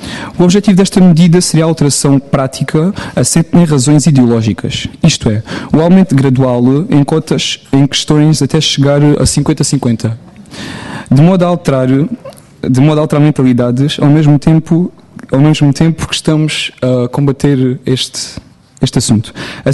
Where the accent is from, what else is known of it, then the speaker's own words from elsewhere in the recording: Beja, Alentejo, Portugal; Sou do Círculo de Beja